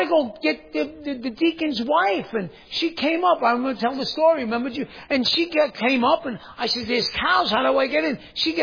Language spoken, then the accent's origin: English; New York, United States; I thought I was a guy from New York and knew the streets and stuff.